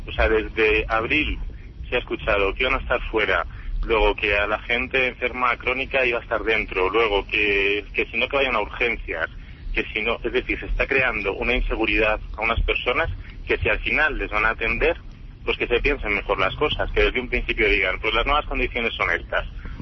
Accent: Madrid, Community of Madrid, Spain; me produce tristeza como madrileño.

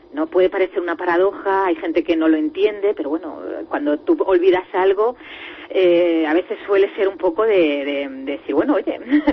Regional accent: Águilas, Region of Murcia, Spain; esta novela surgió saliendo de mi pueblo, de Águilas, ¿no?

